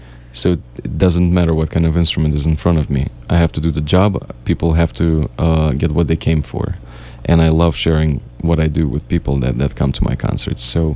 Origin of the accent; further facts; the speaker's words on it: Saint Petersburg, Russia; that recording was made and produced in St. Petersburg, in my hometown in Russia.